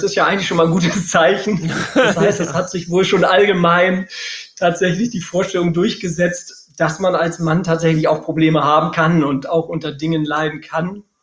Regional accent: Lübeck, Schleswig-Holstein, Germany; now in Bielefeld, Germany; Bin ja auch gebürtiger Lübecker, um es an dieser Stelle nochmal zu erwähnen.

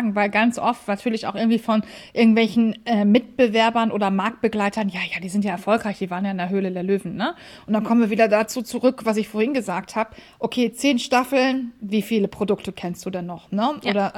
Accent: Hamburg, Germany; wir sind Hamburger Kaufleute.

